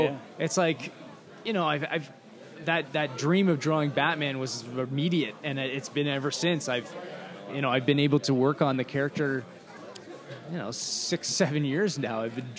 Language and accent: English; Ontario, Canada; He lives in my hometown near Windsor, Ontario, right.